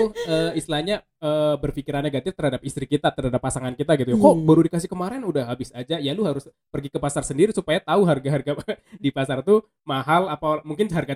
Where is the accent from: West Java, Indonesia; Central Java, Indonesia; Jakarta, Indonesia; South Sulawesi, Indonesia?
Central Java, Indonesia; aku kan asli Jawa ya, Nek. Jawa Tengah.